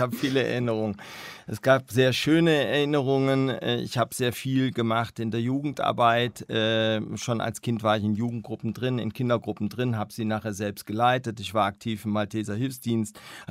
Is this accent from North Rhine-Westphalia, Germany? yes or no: yes; Bonn, North Rhine-Westphalia, Germany; Ja, ich bin Bonner. Ich bin in Bonn aufgewachsen, ja.